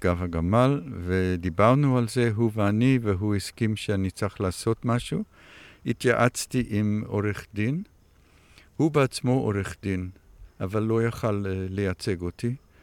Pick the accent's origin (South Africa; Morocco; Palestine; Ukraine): South Africa; Hebrew is a second language; now in Israel; נולדתי וגדלתי בדרום אפריקה ועליתי לארץ ב-1971